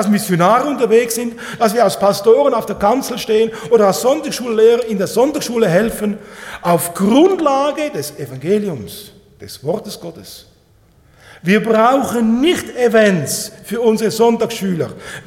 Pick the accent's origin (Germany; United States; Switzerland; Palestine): Switzerland; Pfäffikon; es war so ein Trockenjahr bei uns zu Hause in Pfäffikon.